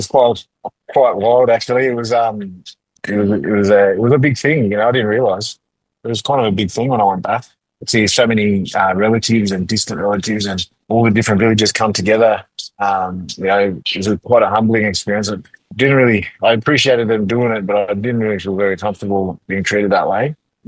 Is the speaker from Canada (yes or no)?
no; Western Highlands, Papua New Guinea; Yep, I'm from the Western Highland province. I'm actually mixed.